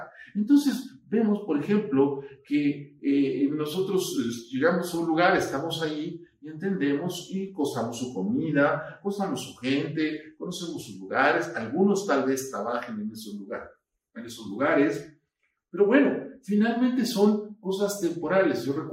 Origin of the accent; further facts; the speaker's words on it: Mexico; como mexicanos, nosotros siempre nos sentimos